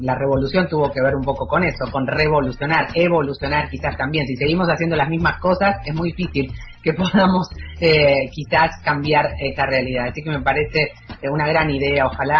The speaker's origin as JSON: {"language": "Spanish", "country": "Argentina", "said": "creo que eso también nos engrandece como argentinos y argentinas."}